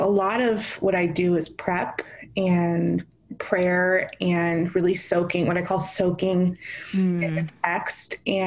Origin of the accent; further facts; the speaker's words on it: Houston, Texas, United States; also born or lived in Los Angeles; And yeah, I went to college out in Los Angeles, but was born and raised in Houston, Texas. So I am a Texan at heart, and I love Texas.